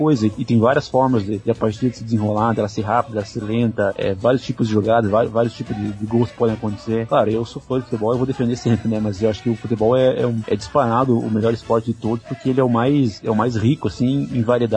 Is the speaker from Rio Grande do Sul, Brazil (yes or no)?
no; Curitiba, Paraná, Brazil; eu sou de Curitiba